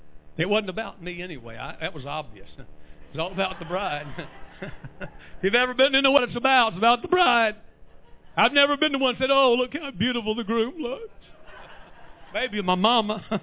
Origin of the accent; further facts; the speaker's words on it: the West, United States; Have you ever been out in the old West? I grew up in the West.